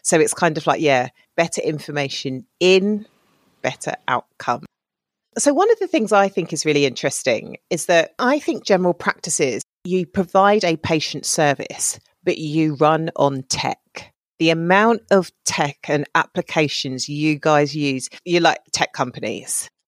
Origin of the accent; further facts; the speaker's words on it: Camberwell, London, United Kingdom; born there; I was born in Camberwell. So also like my stomping ground, I was there the other day.